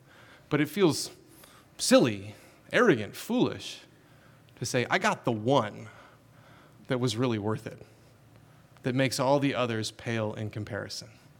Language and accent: English; North Carolina, United States; I grew up in North Carolina, the beach, right?